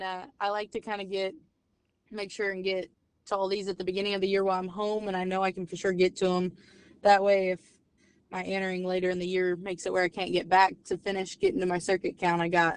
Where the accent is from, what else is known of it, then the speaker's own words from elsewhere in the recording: Woodward, Oklahoma, United States; my hometown rodeo at Woodward